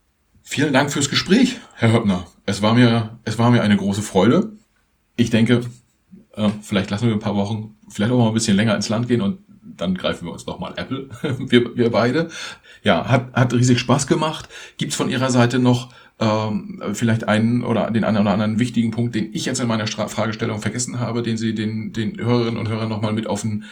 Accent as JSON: {"language": "German", "country": "Germany", "said": "für uns als Deutsche"}